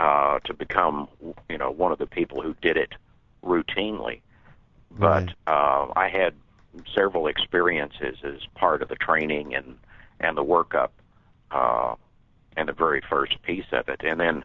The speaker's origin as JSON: {"language": "English", "region": "Texas", "country": "United States", "tie": "born or raised there", "also_born_or_lived": "Oklahoma", "moved": "yes", "said": "Now, I moved here, I guess, 20 years ago. And I grew up in Texas and Oklahoma and was in the Army and traveled around and came down here, fell in love with it."}